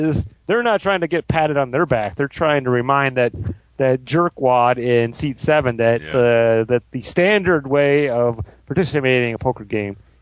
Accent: Midwest, United States; I know, I mean, again, I'm a Midwesterner, so I get this.

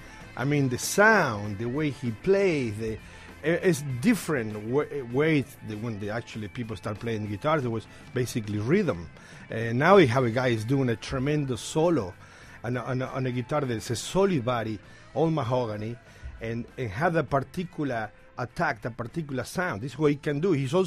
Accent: Argentina; English is a second language; I said, but I'm from Argentina. I know, excuse my English.

